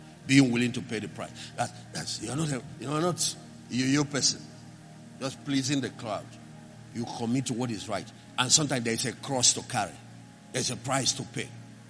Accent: Anambra, Nigeria; The Christian Association, Anambra, I'm from Anambra, were giving me, two of us, me and Professor Anubog, honor.

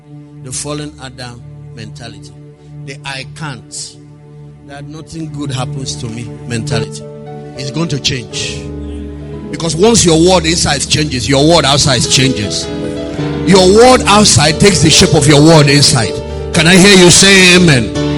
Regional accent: Nigeria; I don't deny that I'm a Nigerian

